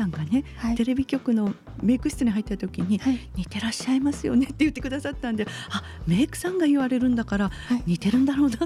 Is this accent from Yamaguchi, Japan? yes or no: yes; Yamaguchi, Japan; 私も山口が出身なので、